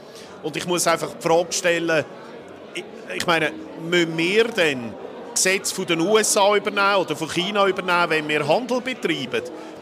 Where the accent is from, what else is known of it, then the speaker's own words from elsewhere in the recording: Lucerne, Switzerland; ich komme ja aus dem Kanton Luzern